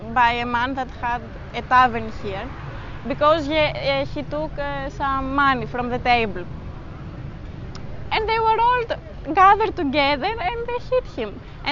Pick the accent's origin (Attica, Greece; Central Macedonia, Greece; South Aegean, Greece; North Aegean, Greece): Attica, Greece; Athens; now in Moria, Greece; I am 23 years old and I'm from Greece, Athens, but I do my studies here in University of the Aegean. I live in Moria because I have a house here. My mother was from here